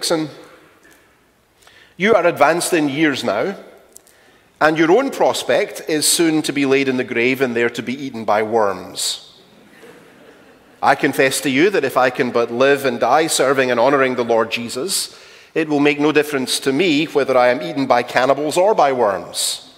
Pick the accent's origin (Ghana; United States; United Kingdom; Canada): United Kingdom; Glasgow, Scotland; the poor in my hometown of Glasgow.